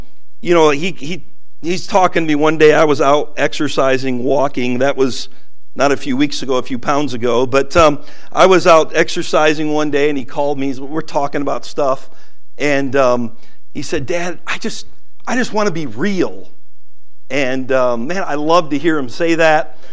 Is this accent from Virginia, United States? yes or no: no; Roseville, Michigan, United States; I grew up in Roseville, Michigan. Forgive me, I am a Michigander and I am a Wolverine.